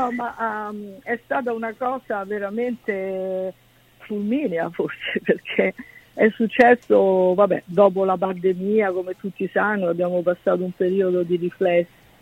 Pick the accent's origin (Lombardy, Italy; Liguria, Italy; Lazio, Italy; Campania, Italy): Lazio, Italy; Rome; accent: Roman; also born or lived in New York; ho sempre avuto nel cuore Roma, e mi sono sempre sentita romana, come senti ancora il mio accento è proprio presente.